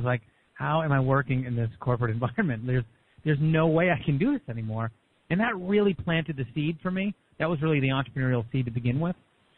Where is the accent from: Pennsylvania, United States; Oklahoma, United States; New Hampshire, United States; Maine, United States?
Pennsylvania, United States; Philadelphia; also born or lived in Ohio; I was born in Ohio, but I really spent most of my formative years in Philadelphia and worked in Manayunk.